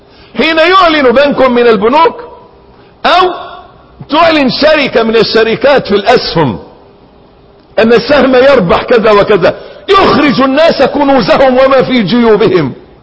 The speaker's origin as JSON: {"language": "Arabic", "country": "Egypt", "said": "أن عندنا في مصر، أسأل أن يحفظ بلاد"}